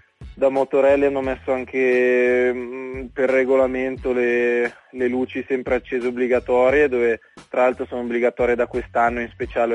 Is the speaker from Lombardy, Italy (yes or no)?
yes; Como, Lombardy, Italy; Sì, sì, sono di Como io, infatti siamo abbastanza vicini.